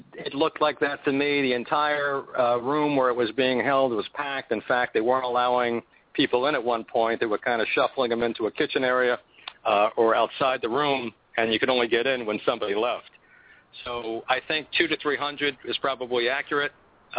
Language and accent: English; New York City, New York, United States; now in Florida, United States; When I came down here from New York City, where cars aren't really a part of our culture.